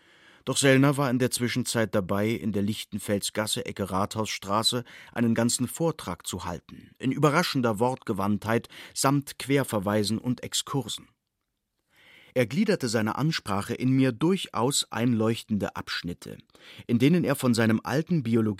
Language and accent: German; Austria; Als Österreicher ist die Bergung eine alpinistische Tätigkeit.